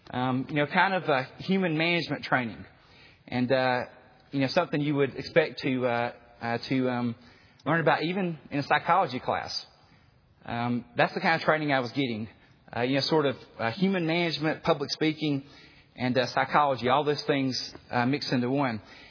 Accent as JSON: {"language": "English", "region": "Southeast", "country": "United States", "tie": "born or raised there", "said": "because of my background, especially growing up in the Southeast"}